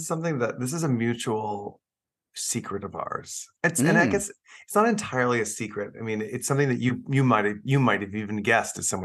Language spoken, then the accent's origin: English; Plano, Texas, United States; because I'm from Plano outside